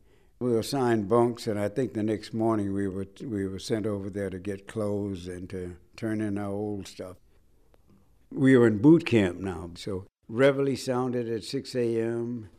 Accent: South Carolina, United States; He was from my home state of South Carolina.

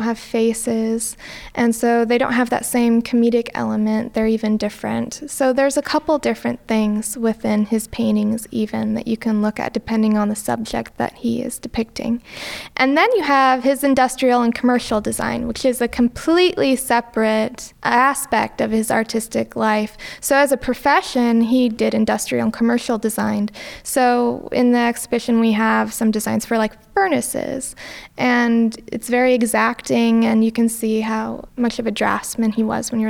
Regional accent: Davenport, Iowa, United States; I'm from Davenport, so I'm familiar with like Monkey Island

